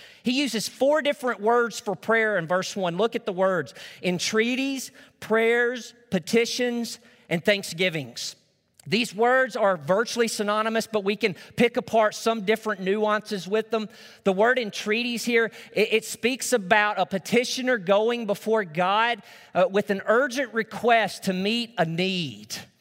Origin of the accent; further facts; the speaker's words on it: Arkansas, United States; In the church that I grew up in Northeast Arkansas, we honestly, as a church, looking back, I can say this, we fell short of being this kind of a praying church.